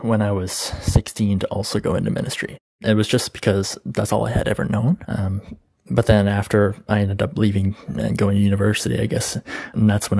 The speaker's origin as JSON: {"language": "English", "country": "Canada", "said": "I'm from Canada."}